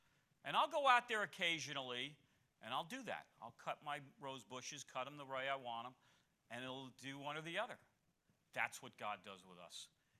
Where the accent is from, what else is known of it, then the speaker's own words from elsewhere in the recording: Scotch Plains, New Jersey, United States; When I grew up in Scotch Plains, my neighbor, my uncle's father, he lived between us